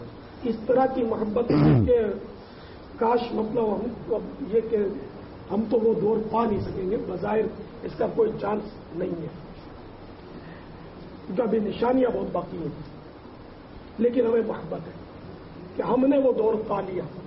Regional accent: Pakistan; میں پاکستان میں پیدا ہوا ہوں اور الحمدللہ کٹر پاکستانی ہوں, وطن مجھے اپنا بہت عزیز ہے

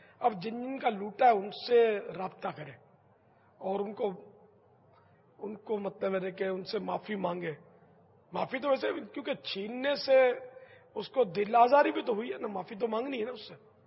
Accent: Karachi, Sindh, Pakistan; born there; میں تو بڈھا ہو گیا, شروع سے میں تو دیکھتا رہا ہوں کہ میری تو پیدائش پاکستان کی ہے, کراچی میں باب المدینہ میں پیدا ہوا ہوں.

